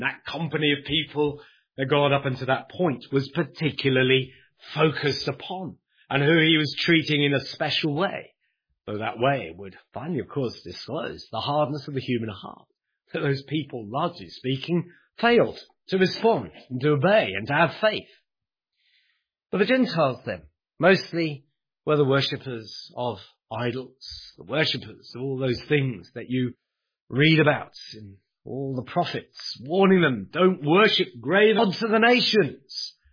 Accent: England, United Kingdom; And we were being so English, and so polite, that you go first.

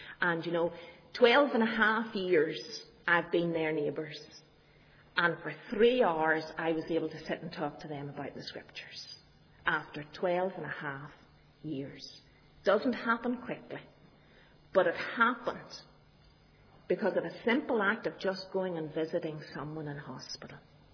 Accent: Armagh, Northern Ireland, United Kingdom; I'm coming from Armagh. We do have two cathedrals in our city.

